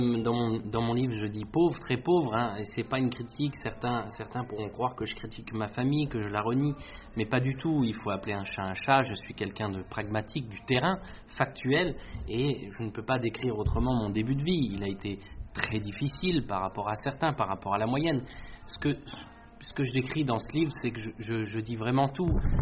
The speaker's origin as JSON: {"language": "French", "town": "Jarny", "region": "Grand Est", "country": "France", "said": "je suis originaire de France, c'est vrai que j'ai oublié de le dire. C'est une petite commune de un peu moins de 8000 habitants en Meurthe-et-Moselle, entre Metz et Verdun."}